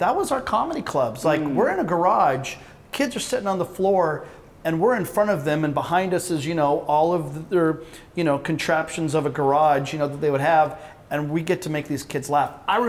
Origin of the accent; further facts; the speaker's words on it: Oklahoma, United States; now in Dallas, United States; He lives in Oklahoma. I live in Dallas. We grew up in Oklahoma, but yeah, we live about 3 hours away